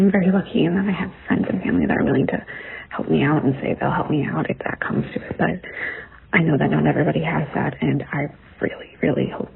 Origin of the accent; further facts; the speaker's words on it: Red Bank, New Jersey, United States; I'm from Red Bank, New Jersey.